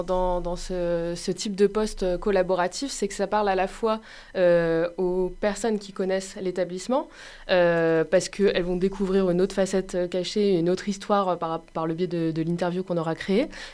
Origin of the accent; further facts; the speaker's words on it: Amiens, Hauts-de-France, France; Oui, donc nous, on vient du nord de la France, on vient d'Amiens.